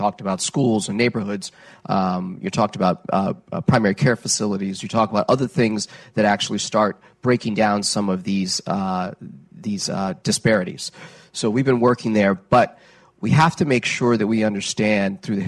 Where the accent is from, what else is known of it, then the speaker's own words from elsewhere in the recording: Washington, District of Columbia, United States; I grew up in Washington, D.C.